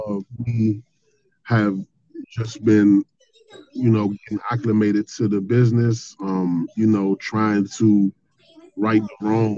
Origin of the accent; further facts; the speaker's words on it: Washington, District of Columbia, United States; I'm born and raised in Uptown Washington, D.C.